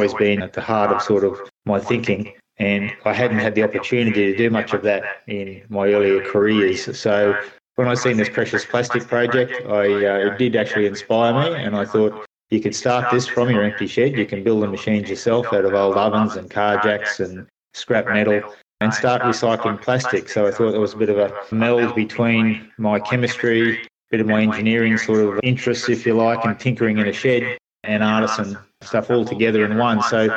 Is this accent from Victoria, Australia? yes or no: no; Queensland, Australia; now in Robe, Australia; So we're originally from Queensland, and after our travels around the place, ended up in a little seaside place in South Australia